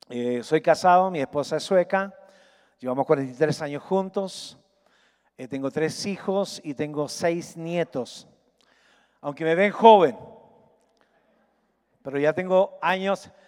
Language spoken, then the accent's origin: Spanish; Chile; moved away as an adult; also born or lived in Ecuador / Sweden; Soy chileno, pero a los 21 años dejé Chile y me fui a Ecuador, primero 2 años.